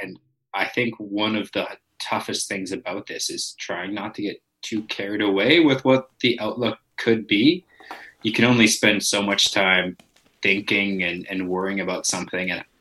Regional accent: Manitoba, Canada; So, I grew up in Manitoba.

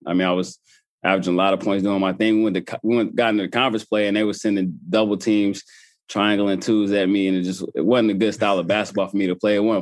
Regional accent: Charlotte, North Carolina, United States; Yeah, I mean, we grew up in Tobacco Row right up the street in Charlotte.

